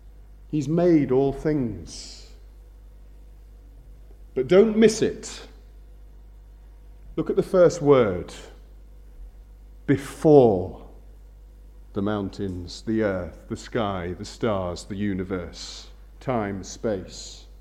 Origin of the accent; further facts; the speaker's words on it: England, United Kingdom; also born or lived in Scotland / Northern Ireland; now in Wales; I've lived in Scotland. I was born and brought up in England, spent a great deal of time in Northern Ireland, and now I live in Wales.